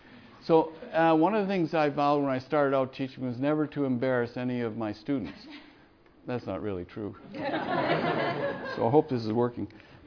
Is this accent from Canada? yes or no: yes; Canada; My relatives basically came from the United Kingdom. I grew up in Canada. My parents were both American and Canadian, so I've had a loyalty to both from the very beginning and hardly knew there was a difference.